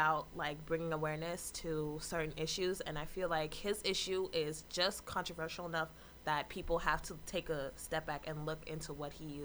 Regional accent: California, United States; I grew up here in the Bay Area.

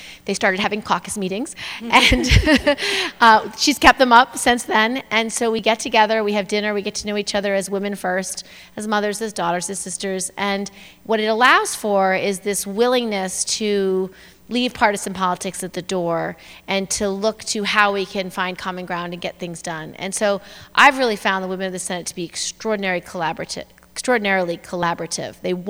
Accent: New York, United States; As a New Yorker, we just went through Superstorm Sandy, and it was devastating.

